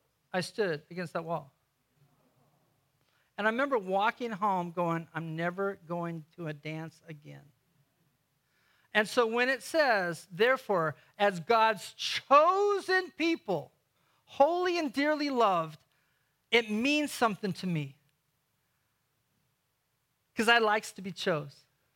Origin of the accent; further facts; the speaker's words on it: Seattle, Washington, United States; I'm from Seattle, just beautiful A-frame church.